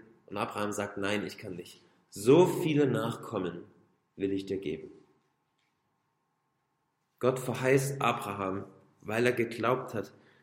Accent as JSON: {"language": "German", "country": "Germany", "said": "dass wir als Gemeinde und auch wir als Deutsche überhaupt eine ganz besondere Rolle da spielen."}